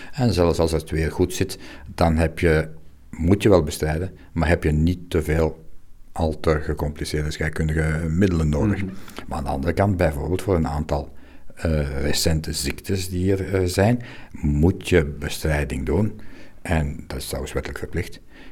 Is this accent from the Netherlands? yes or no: no; Belgium; now in Italy; al ben ik een Belg